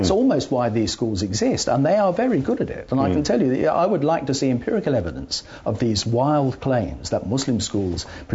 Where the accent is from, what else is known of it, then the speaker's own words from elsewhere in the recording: London, United Kingdom; I'm a Londoner. My grandparents and grandparents are Londoners. And the world we live in now doesn't bear any resemblance to the world that I was born and brought up in the 50s.